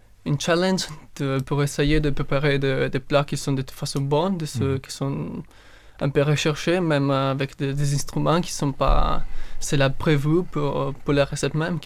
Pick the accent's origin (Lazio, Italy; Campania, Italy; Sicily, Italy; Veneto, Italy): Veneto, Italy; French is a second language; now in France; je viens de l'Italie. Je suis étudiant étranger ici à l'ENS